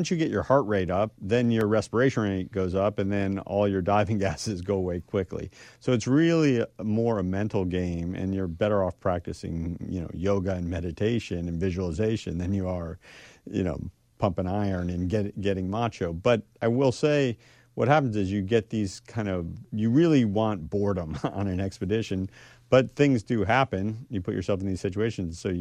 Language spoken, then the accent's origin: English; Florida, United States; the bottom line was I grew up in South Florida, so part of it is just circumstances where you're surrounded by water